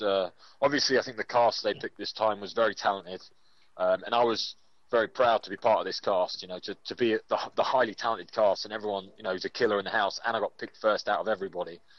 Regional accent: England, United Kingdom; I feel like I've been tarnished as a Brit, because I'm very proud of England and I'm very proud of the UK.

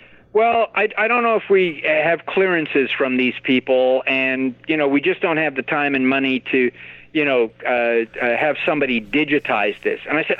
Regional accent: Glendale, California, United States; There's one article where I'm talking about growing up in Glendale, California with my two brothers

